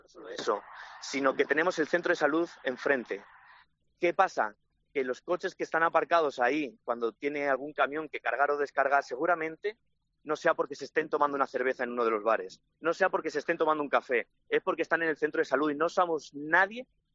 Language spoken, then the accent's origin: Spanish; Talavera de la Reina, Castilla-La Mancha, Spain; yo siempre soy de Talavera y por eso me queda en casa.